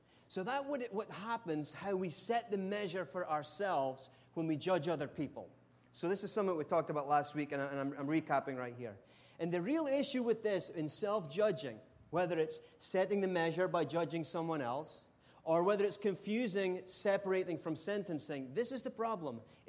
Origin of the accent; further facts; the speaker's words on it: Scotland, United Kingdom; When I was younger, growing up in Scotland